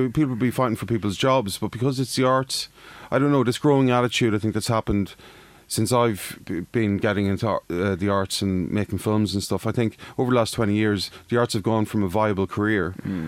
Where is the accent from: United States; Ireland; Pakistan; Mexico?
Ireland; Dundalk, County Louth; when I was growing up in Dundalk, I was big into music